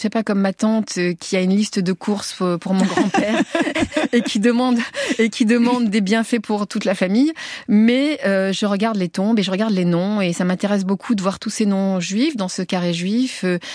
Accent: Tunisia; Nous, on est les Français de Tunisie, même si depuis tellement longtemps, on est devenus des Français à part entière, bien sûr.

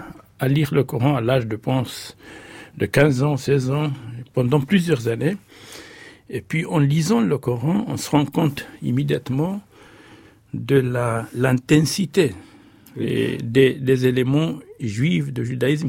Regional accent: Drâa-Tafilalet, Morocco; first language Moroccan Arabic; French is a second language; je suis originaire du Maroc. Donc on a parlé à la maison l'arabe dialectal du Maroc, de la région de sud-est du Maroc, de Tafilalt.

